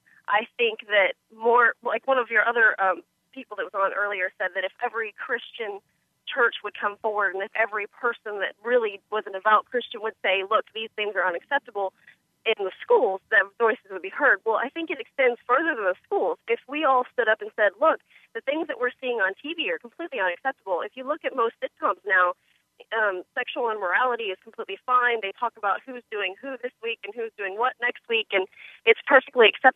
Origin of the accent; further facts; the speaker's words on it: Houston, Texas, United States; I wanted to tell you that I'm from Texas. I'm from Houston. I'm back here now. I've lived in many states.